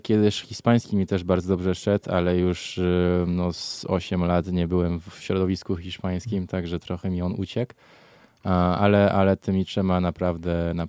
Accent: France; się wychowania jako Francuz. Dlatego w domu byłem pod tradycjami polskimi, ale w szkole zawsze było po francusku, nie? Dla mnie to jestem pół Francuzem i pół Polakiem. W sercu zawsze mówię, że jestem Polakiem, ponieważ się tak wychowałem od domu.

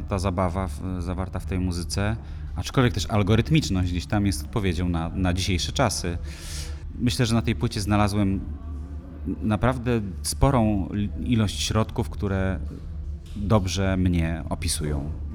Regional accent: Mrągowo, Warmian-Masurian Voivodeship, Poland; Jestem z Mrągowa generalnie, pochodzę z Mrągowa, w związku z czym czuję się tutaj jak w domu.

